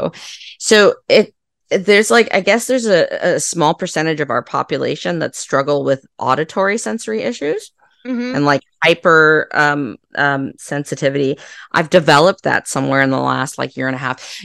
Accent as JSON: {"language": "English", "country": "Canada", "said": "I'm Canadian, which is probably why I don't find it like that cold."}